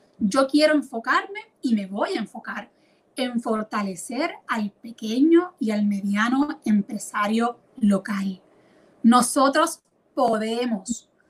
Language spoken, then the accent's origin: Spanish; Puerto Rico; que quiero que se desarrollen en mi país, que quiero que tengan oportunidades de trabajo, que tengan calidad de vida, que puedan formar familia, que no se tengan que desmembrar las familias puertorriqueñas entre los que se quedan aquí, los que se tienen que ir.